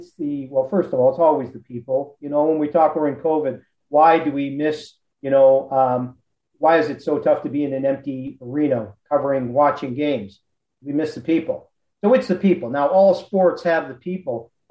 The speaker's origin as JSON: {"language": "English", "town": "Montreal", "region": "Quebec", "country": "Canada", "tie": "born or raised there", "said": "I grew up in the Montreal area."}